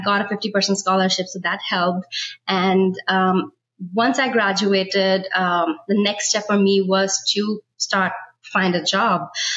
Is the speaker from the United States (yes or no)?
no; India; I'm from India. I did my bachelor's in architecture from there. I worked there for a couple of years.